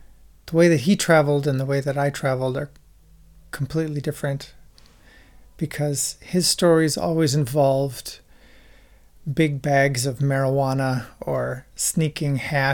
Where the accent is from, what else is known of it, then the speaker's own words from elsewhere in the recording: United States; now in Berlin, Germany; I'm from the United States. I live in Berlin, and I make music and sound.